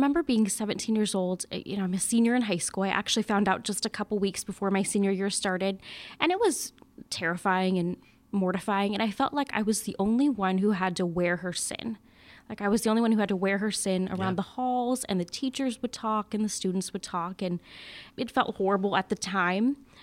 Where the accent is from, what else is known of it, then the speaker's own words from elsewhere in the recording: California, United States; And I always tell people that even though I'm from California, my family was and is very normal.